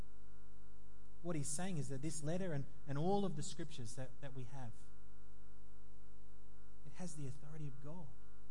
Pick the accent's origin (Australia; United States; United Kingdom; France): Australia; all of the freedoms that we enjoy as an Australian, all of the freedoms that we enjoy as Aussies